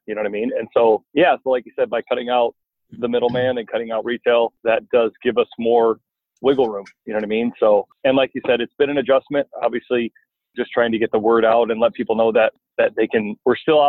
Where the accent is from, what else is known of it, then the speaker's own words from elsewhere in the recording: Iowa, United States; I was born and raised in Iowa, lived in Iowa my whole life.